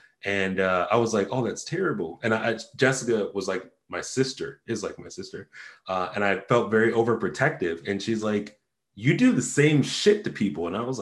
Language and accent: English; Japan; I was out of integrity with how I grew up in Japan.